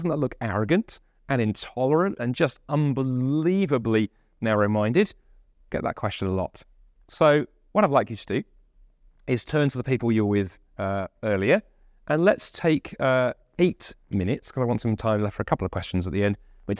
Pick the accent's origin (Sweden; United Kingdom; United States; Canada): United Kingdom; London; I talk about growing up in London, very diverse. London, one of the most diverse cities in the world.